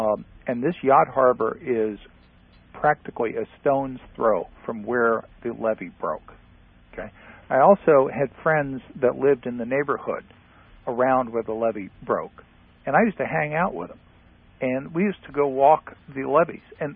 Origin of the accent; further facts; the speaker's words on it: New Orleans, Louisiana, United States; I wanted to mention, we said I was from New Orleans, right?